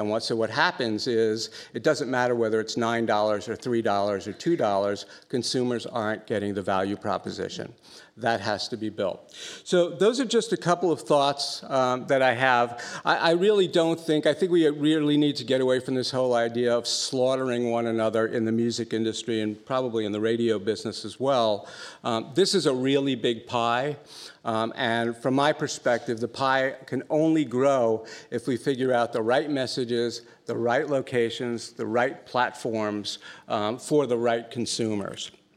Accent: New York, United States; I grew up in New York. Stations like NEW were absolutely terrific.

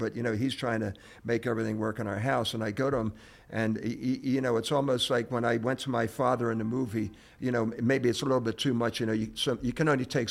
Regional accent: Glenolden, Pennsylvania, United States; it's from where I grew up in Glen Olden, Edinburgh High School.

